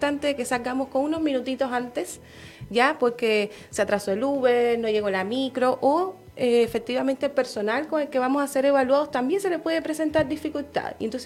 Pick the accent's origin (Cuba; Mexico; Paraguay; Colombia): Cuba; now in Chile; no soy chilena